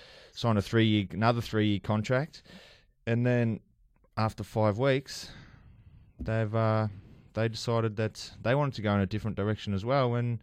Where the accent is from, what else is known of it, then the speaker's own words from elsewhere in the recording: Australia; So I guess being an Australian, it sort of helped me, I guess, a little bit, because they were intrigued by my accent